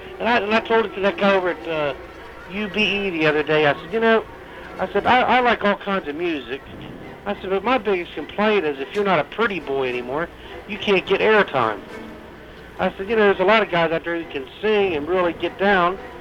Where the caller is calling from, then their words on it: Cincinnati, Ohio, United States; Cincinnati, down on Fifth Street.